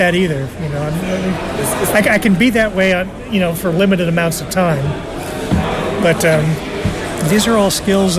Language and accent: English; Columbus, Ohio, United States; I grew up in Columbus, Ohio.